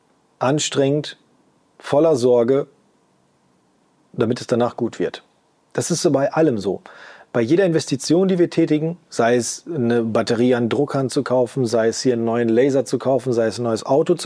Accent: Bielefeld, North Rhine-Westphalia, Germany; ich liebe mein Heimatort, und der ist Bielefeld.

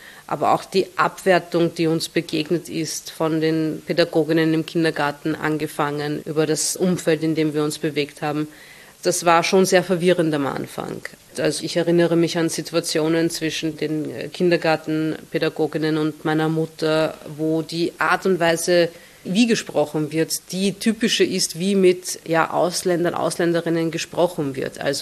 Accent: Hungary; first language Hungarian; German is a second language; Ungarisch ist jetzt natürlich nicht meine beste Sprache, aber meine erste Sprache.

